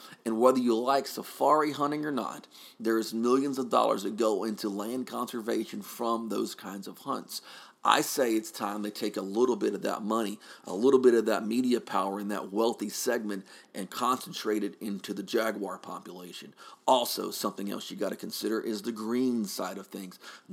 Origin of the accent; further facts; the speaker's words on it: Texas, United States; They were very common in parts of my home state of Texas, including near my home.